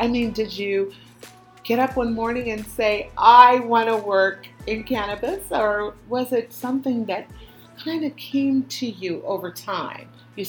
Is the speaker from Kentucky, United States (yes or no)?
no; Oakland, California, United States; Well, I'm from Oakland as well.